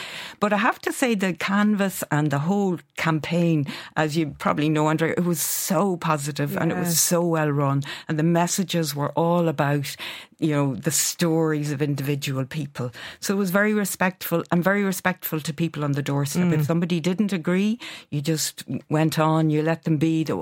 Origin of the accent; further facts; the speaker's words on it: Ireland; this is part of who we are as Irish people.